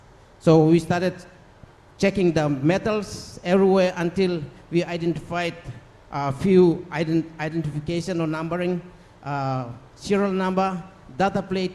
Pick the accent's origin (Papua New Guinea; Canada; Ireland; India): Papua New Guinea; from Papua New Guinea, and I come from the place where Richard Bong left his aeroplane some 80 plus years ago.